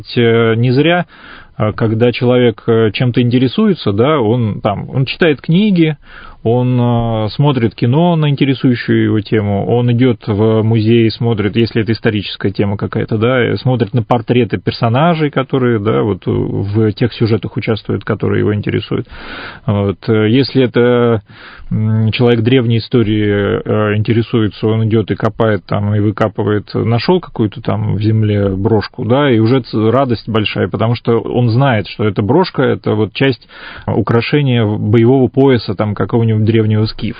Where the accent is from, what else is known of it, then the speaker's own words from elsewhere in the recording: Astrakhan, Astrakhan Oblast, Russia; И я вот вырос в Астрахани